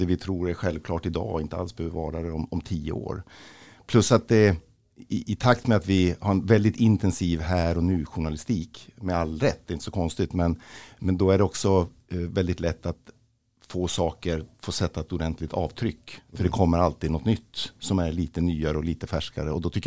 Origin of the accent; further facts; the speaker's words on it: Kiruna, Norrbotten County, Sweden; Jag vet inte, jag är uppvuxen i Kiruna.